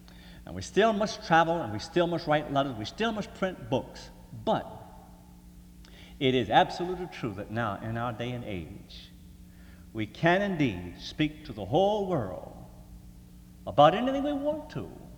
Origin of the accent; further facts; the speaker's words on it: Portsmouth, Virginia, United States; I grew up in Portsmouth, Virginia, and two doors down the street from me lived a real nice man named Mr. Wimmer.